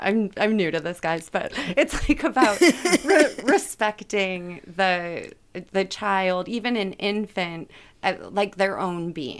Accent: Midwest, United States; I was raised in the Midwest. It's like a family who doesn't communicate that well.

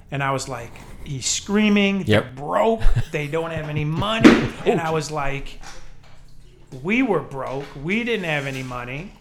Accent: Chicago, Illinois, United States; I can't dunk like Michael Jordan because I'm from Chicago originally, right?

